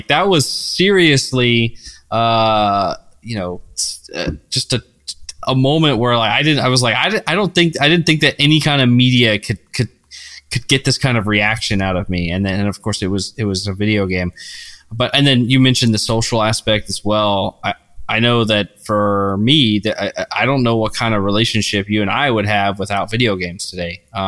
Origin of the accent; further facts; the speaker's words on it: Ireland; growing up in Ireland